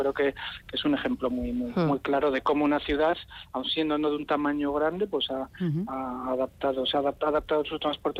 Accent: Bilbao, Basque Country, Spain; Yo soy de Bilbao, digamos, ¿no? Trabajo en Bilbao, vivo aquí

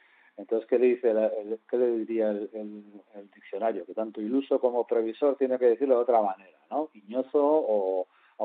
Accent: Basque Country, Spain; me hace identificarme a mí mismo como vasco

